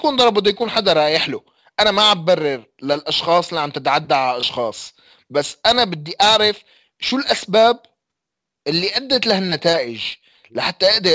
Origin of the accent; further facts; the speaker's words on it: Aleppo, Aleppo Governorate, Syria; لكن انا الاصل من حلب وهويتي حلب